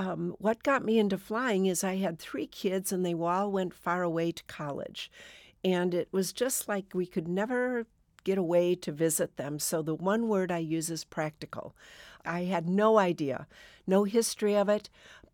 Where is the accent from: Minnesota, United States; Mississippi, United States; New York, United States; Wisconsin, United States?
Wisconsin, United States; Madison; When I grew up in the Madison area, but you could see it from the air, the lakes and the cornfields and the rolling meadows, that was lovely.